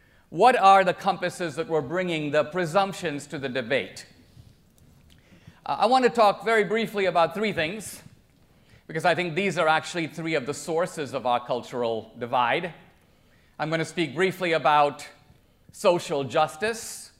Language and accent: English; India; English is a second language; now in United States; I am an immigrant from India, and I bring to America what can be called the immigrant perspective